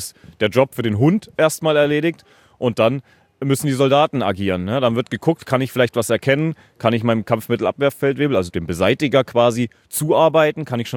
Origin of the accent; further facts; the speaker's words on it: Baden-Württemberg, Germany; Aus dem Bodenseekreis